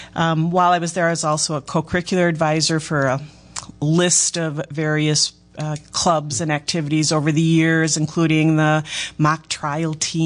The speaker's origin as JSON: {"language": "English", "town": "La Crosse", "region": "Wisconsin", "country": "United States", "tie": "born or raised there", "lives_now": "Beaver Dam, United States", "said": "I grew up in La Crosse, Wisconsin, although I've lived in Beaver Dam for almost 40 years."}